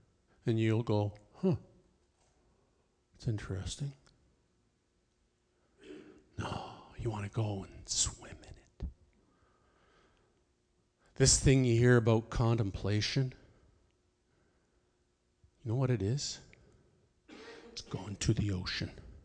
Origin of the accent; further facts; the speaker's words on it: Stoney Creek, Ontario, Canada; I come from Stony Creek, which borders Hamilton.